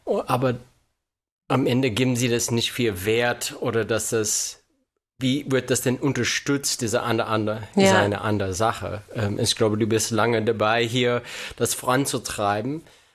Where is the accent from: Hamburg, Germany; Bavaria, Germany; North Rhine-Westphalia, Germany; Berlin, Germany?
North Rhine-Westphalia, Germany; Aachen; Ich komme aus Aachen